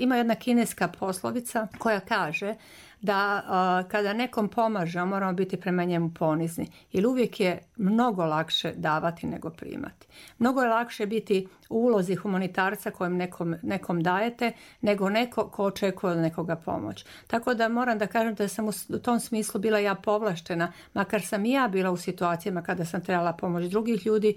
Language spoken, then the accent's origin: Croatian; Zagreb, City of Zagreb, Croatia; now in Banja Luka, Bosnia & Herzegovina; ja sam došla iz Zagreba